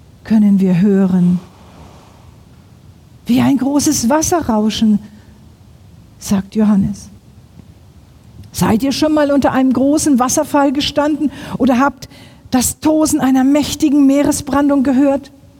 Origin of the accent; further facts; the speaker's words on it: Northern Germany, Germany; Ich komme aus Norddeutschland, da hört man das, wenn die Sturmflut naht.